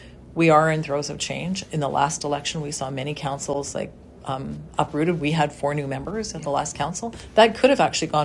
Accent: British Columbia, Canada; I love this town. It's my hometown. My soul is here.

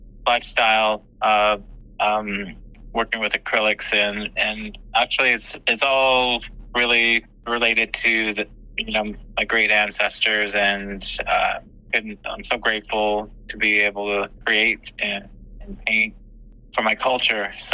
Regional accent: Prince Edward Island, Canada; I was adopted in the 70s. I grew up in Prince Edward Island, and then I moved back up north in 93.

